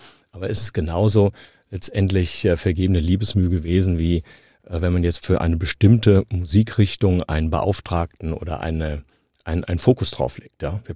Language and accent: German; Frankfurt, Hesse, Germany; also ich bin Frankfurter, ja. Ich bin in dieser Stadt geboren. Ich bin in den Kindergarten, ich bin in die Schule, ich habe hier studiert.